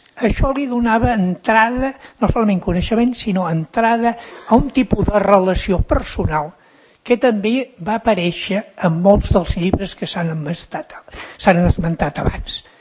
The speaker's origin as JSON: {"language": "Catalan", "town": "Sant Cugat del Vallès", "region": "Catalonia", "country": "Spain", "said": "Jo he estat 37 anys sant cugatenc"}